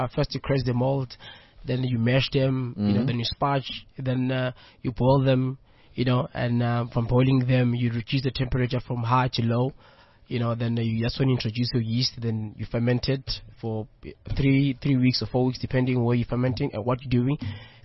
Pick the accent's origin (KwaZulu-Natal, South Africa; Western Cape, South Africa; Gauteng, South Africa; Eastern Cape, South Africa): Gauteng, South Africa; Tembisa; I'm from Tembisa. I'm a brewer.